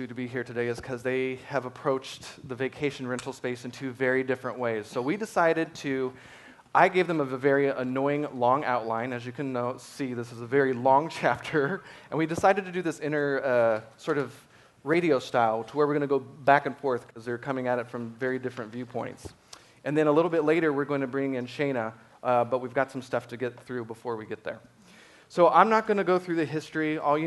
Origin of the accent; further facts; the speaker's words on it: Ireland; I'm Irish, y'all. This beach life is wasted on me, but there you go. I burn.